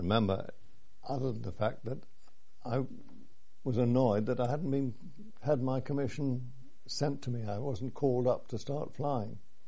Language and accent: English; Bromley, London, United Kingdom; born there; I was born in Bromley, Kent, in 1919.